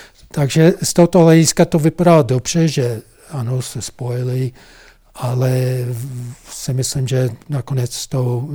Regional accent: United States; Czech is a second language; když teď mluvím jako Američan, to používáme vůči Taiwanu

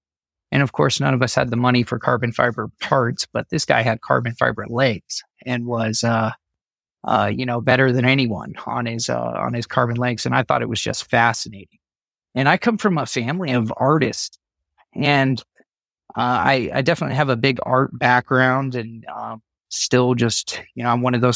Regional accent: El Paso, Texas, United States; I grew up in El Paso, Texas, and I walked into the local prosthetic facility and said I wanted a job.

